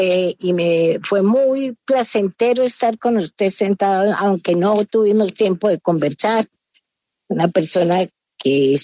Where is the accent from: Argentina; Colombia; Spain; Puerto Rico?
Colombia; Medellín, Antioquia; born there; yo nací en Medellín, en la ciudad de Medellín. Mi familia era de Titiribí por parte de mi mamá.